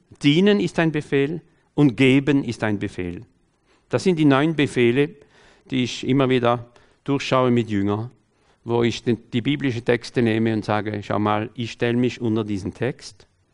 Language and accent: German; France; German is a second language; Ich bin Franzose, lebe in Frankreich.